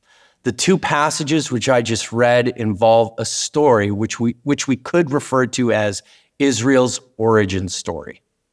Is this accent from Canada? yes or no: yes; Langley, British Columbia, Canada; And I am homegrown. I am from Langley, born and raised. My family, my dad literally went to the same high school that I went to. So our roots in Langley go deep.